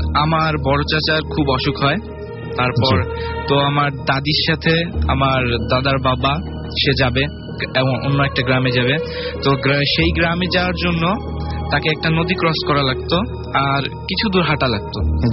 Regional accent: Rangpur, Rangpur Division, Bangladesh; আমি রংপুর থেকে এসেছি।

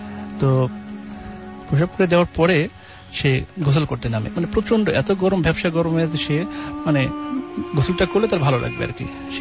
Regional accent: Mirpur, Dhaka Division, Bangladesh; আমি এসেছি মিরপুর 10

